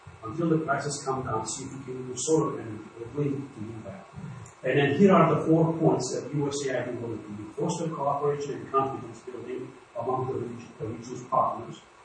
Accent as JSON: {"language": "English", "town": "Jerusalem", "country": "Palestine", "tie": "born or raised there", "said": "And I'm actually a Palestinian. I was raised in Jerusalem, of course, 11 years, and it was Palestine. So I usually, if I don't make my Israeli friends angry, I say I'm a Palestinian. And I speak the language"}